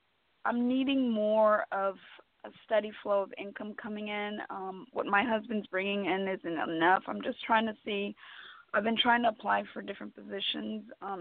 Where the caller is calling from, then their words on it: Atlanta, Georgia, United States; I'm calling from Atlanta.